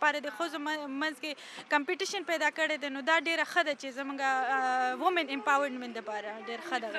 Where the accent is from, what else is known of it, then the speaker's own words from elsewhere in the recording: Khyber Pakhtunkhwa, Pakistan; موږ د سوات نه راغلی یو، … زم په سوات سنگوټا کې خپل سنټر دے